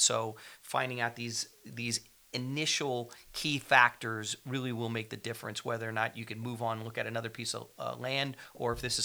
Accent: California, United States; As you get, you know, closer to a major metro, where we grew up in the San Francisco Peninsula, now we're starting to see like 2 and 3 story self-storage facilities starting to emerge.

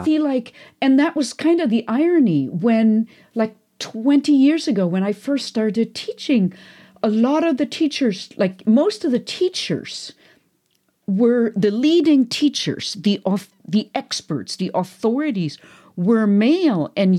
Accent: Germany; English is a second language; moved away as an adult; now in United States; I'm German. And you and I are both first generation immigrants. You're from Malaysia, I'm from Germany.

